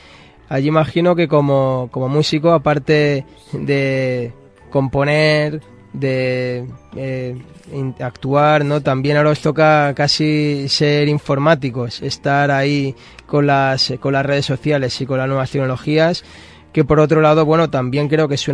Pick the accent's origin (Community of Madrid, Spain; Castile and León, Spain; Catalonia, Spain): Community of Madrid, Spain; Madrid; a los que somos de Madrid, ¿no?, siempre nos alegra mucho ver cómo la escena andaluza sigue ahí